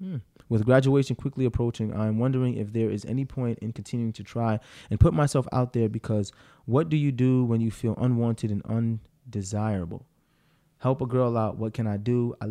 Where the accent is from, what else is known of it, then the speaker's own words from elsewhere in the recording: Arkansas, United States; What's up, Mar? And I'm from Arkansas.